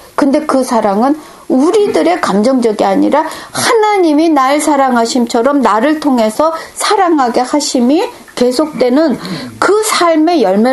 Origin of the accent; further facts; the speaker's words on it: South Korea; moved away as an adult; now in Japan; 제가 한국에서 자라서 제일교포하고 결혼을 해서